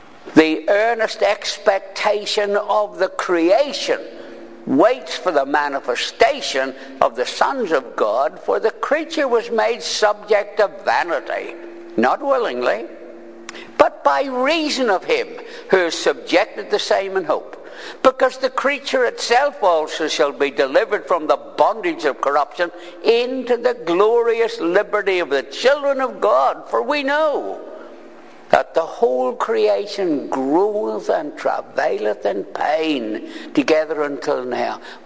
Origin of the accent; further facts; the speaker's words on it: Ireland; And I have often read this, and being Irish, have misunderstood it.